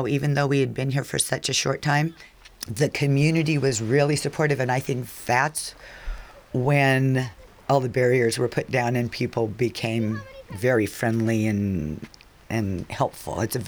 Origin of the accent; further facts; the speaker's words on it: Corcoran, California, United States; I grew up in the San Joaquin Valley. It's pretty much in the middle of the state of California, a large agricultural community. And the town in which I lived, called Corcoran, was about 4,000 people